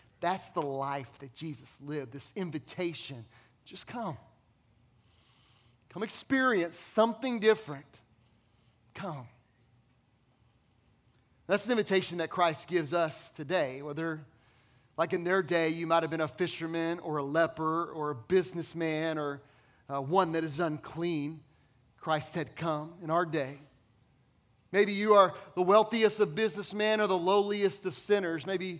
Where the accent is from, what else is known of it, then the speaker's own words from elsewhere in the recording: Dallas, Texas, United States; I grew up in Dallas-Fort Worth, 1.5 hours away in Waco, Texas, is Baylor University.